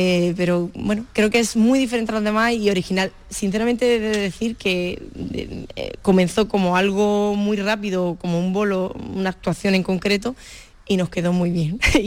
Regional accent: Granada, Andalusia, Spain; ya el miércoles me iré para mi tierra, Granada

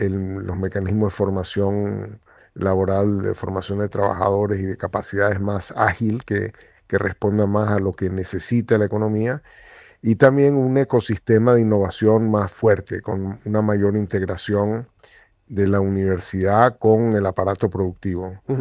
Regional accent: Venezuela; Yo como venezolano obviamente la veo con envidia

